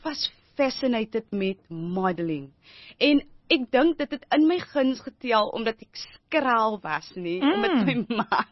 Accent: Strand, Western Cape, South Africa; Strand sekondêre skool gewees, waar ek hoërskool gegaan het. En ek is gebore in die Strand, ek het groot geraak in die Strand, en ja, daai is my huis

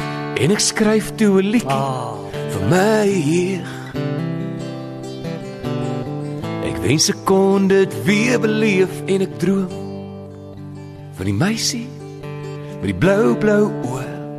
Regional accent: Oudtshoorn, Western Cape, South Africa; in Oudtshoorn en ek is van Oudtshoorn

